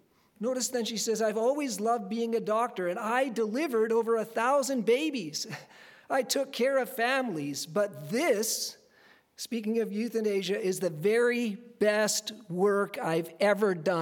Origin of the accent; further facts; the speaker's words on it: Canada; Now, it used to be that when I, as a Canadian citizen, would go abroad, it would be something that we would regularly do.